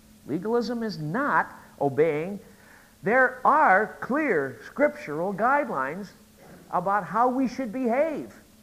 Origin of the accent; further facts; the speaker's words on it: Midwest, United States; folks, I grew up in the Midwest.